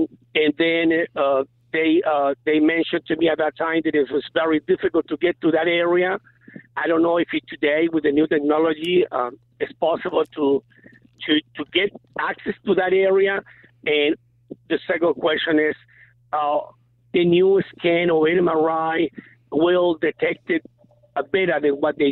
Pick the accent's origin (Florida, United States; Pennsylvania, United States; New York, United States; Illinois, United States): New York, United States; Long Island; I'm from Long Island. I'm in an I-90 now on the road.